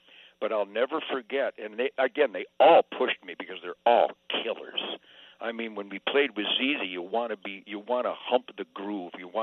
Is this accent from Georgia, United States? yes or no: no; Detroit, Michigan, United States; I'd born and raised in Detroit, and I had this killer band … that was already just storming, man, just phenomenal. We were number one in Michigan